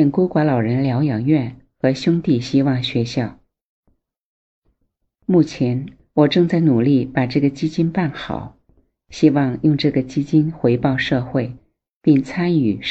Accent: Qinghai, China; born there; 我出生在佛教兴盛的果洛扎曲卡，生长在充满佛教气氛的环境里。

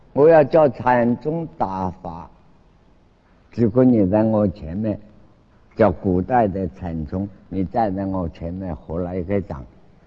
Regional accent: Wenzhou, Zhejiang, China; accent: Wenzhou; 我们国语念恰恰了，广东话跟我们温州话咔咔

